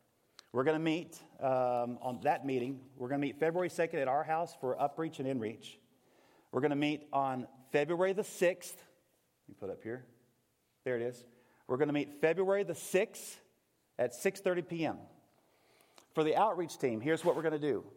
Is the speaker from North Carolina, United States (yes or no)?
no; Nashville, Tennessee, United States; maybe it's because y'all live in Snyder and I'm from Nashville